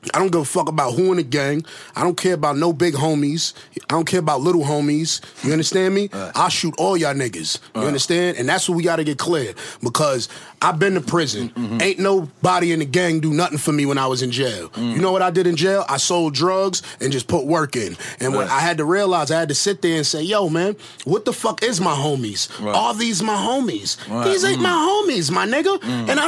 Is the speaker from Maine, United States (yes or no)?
no; New York, United States; And I'm from the East, like, my whole life.